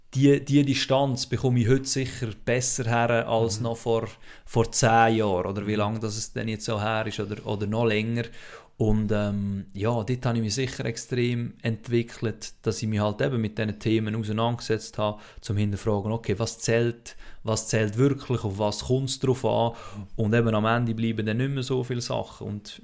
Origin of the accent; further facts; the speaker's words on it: Switzerland; dort könnten wir bei uns in der Schweiz schon ab und zu mal ein bisschen den Stock aus dem Arsch nehmen